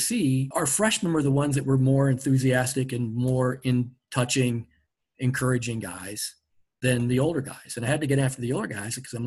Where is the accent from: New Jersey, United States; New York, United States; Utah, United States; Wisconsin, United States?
Wisconsin, United States; Platteville; I grew up around Platteville